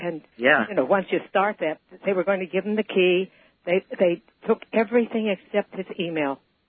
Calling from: New Jersey, United States; Hi. I'm calling you from New Jersey.

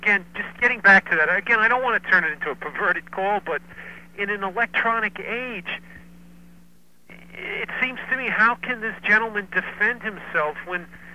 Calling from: Ridgewood, New Jersey, United States; It's Ridgewood, New Jersey.

